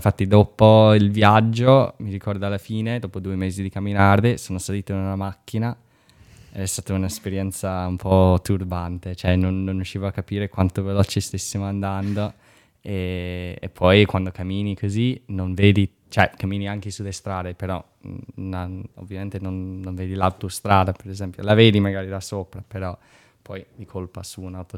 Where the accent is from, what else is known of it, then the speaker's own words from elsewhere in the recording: United States; Italian is a second language; now in Trento, Italy; Io vengo dagli Stati Uniti e sono in Italia da 3 anni adesso e a Trento solo da settembre.